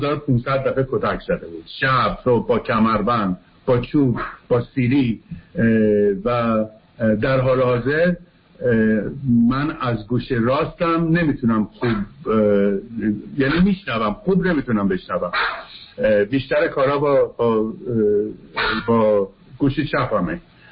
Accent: Tehran, Tehran Province, Iran; born there; من توی پاچنار تهران به دنیا آمدم و تمام فامیلام توی بازار بودن و آخر بار خونه ما اونجا بود

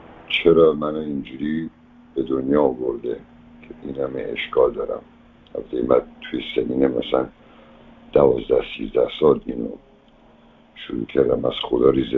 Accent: Iran; Persian is a second language; از یه خانواده اروپایی تو ایران به دنیا آمدم و اینا سال اول که من رو فرستادم مدرسه مثلا فارسی بلد نبودم

